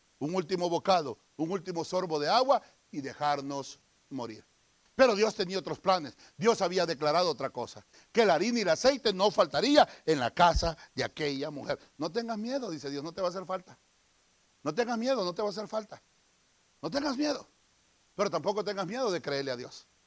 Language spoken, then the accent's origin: Spanish; El Salvador; Allá en mi tierra decimos, hay un dicho muy salvadoreño que dice, pirichi con garrote.